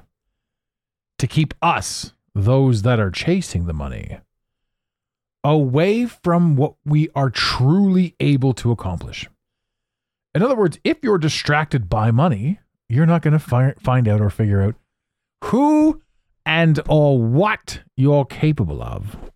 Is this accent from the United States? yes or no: no; Canada; I wanted to talk a little bit about a boot because we're Canadian.